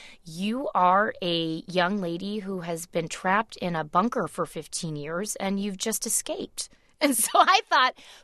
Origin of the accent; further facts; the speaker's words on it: St. Louis, Missouri, United States; moved away as an adult; now in New York, United States; I grew up in St. Louis, and I moved to New York after college